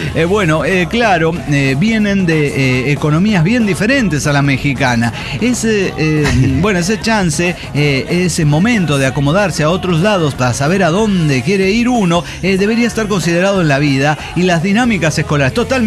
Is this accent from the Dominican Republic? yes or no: no; Peru; now in United States; yo soy peruana, pero mi único deseo es, bueno, en realidad soy ciudadana americana.